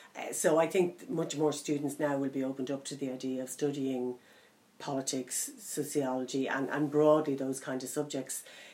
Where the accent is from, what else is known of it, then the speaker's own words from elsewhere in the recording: Dublin, Leinster, Ireland; I was born and raised in Coolock. My father was a fireman. My mother was a stay-at-home mother.